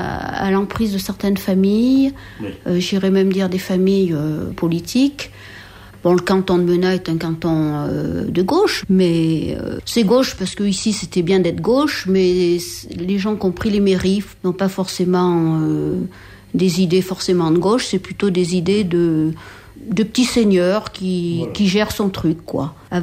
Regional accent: Clermont-Ferrand, Auvergne-Rhône-Alpes, France; Donc, maintenant, je me considère de la région. Voilà. Non, je suis de Clermont-Ferrand.

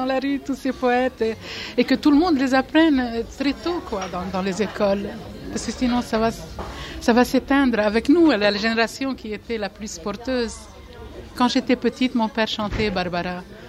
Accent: Lebanon; now in France; Je viens du Liban, mais je suis française du Liban.

